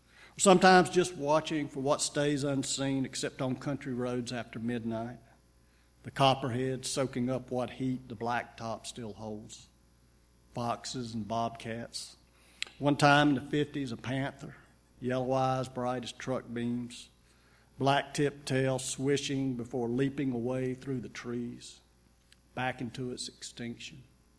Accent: North Carolina, United States; When I was growing up in Western North Carolina, my uncle was a farmer and had a farm near Boone

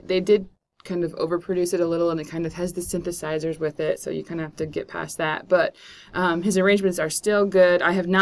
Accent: Indiana, United States; now in Nashville, United States; The other fun fact is that I'm originally from Indiana

